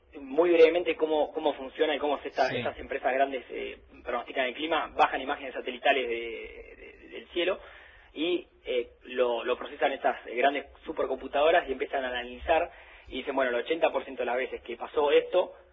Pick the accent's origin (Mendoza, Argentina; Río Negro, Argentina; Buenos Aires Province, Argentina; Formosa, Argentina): Buenos Aires Province, Argentina; Saladillo; Somos de Saladillo, nos criamos ahí, una ciudad rural en la provincia de Buenos Aires.